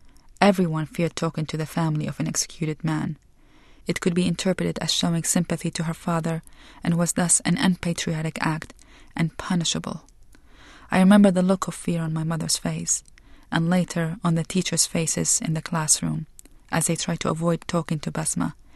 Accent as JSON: {"language": "English", "country": "Iraq", "tie": "born or raised there", "said": "Growing up in Iraq, every bit of news I heard about Saddam's crimes was through whispers."}